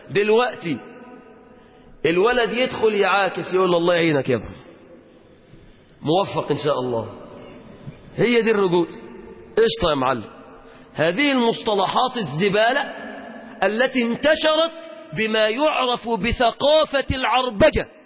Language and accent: Arabic; Egypt; اللهم احفظ بلادنا مصر